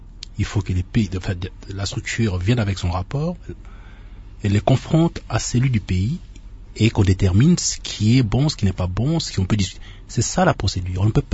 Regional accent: Kananga, Kasaï-Central, DR Congo; moi je viens des Kananga. Je viens des Kananga

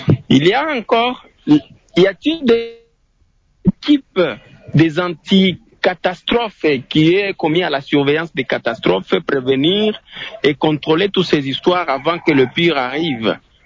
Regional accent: Kazaza, DR Congo; Moi, je suis un natif de Kazaza, plus proche de lac Opemba, là où il y a toujours ce phénomène.

